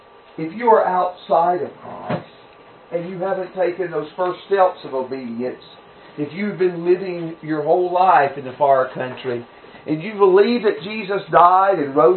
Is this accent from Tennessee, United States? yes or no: yes; Tennessee, United States; There's a friend I was raised with in Middle Tennessee.